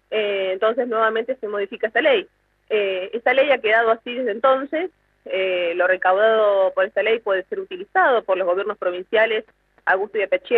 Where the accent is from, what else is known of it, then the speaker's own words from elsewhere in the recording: Río Negro, Argentina; Yo soy del Alto Valle y es preocupante no solo los niveles de desocupación